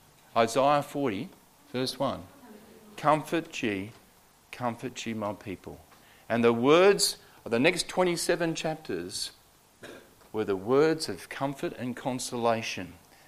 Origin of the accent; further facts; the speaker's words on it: Sydney, New South Wales, Australia; Where do you and I live? Well, I come from Sydney, sinful Sydney.